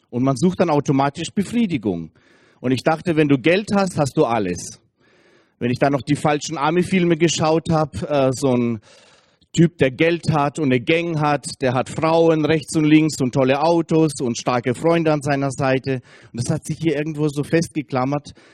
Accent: Russia; Ich komme aus Russland, wir sind Russlandsdeutsche.

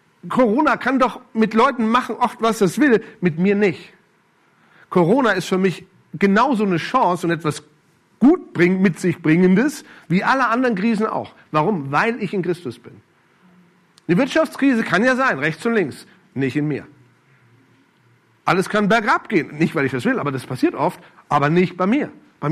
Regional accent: Germany; Oh, ich liebe Deutschland. Deutschland ist meine Heimat.

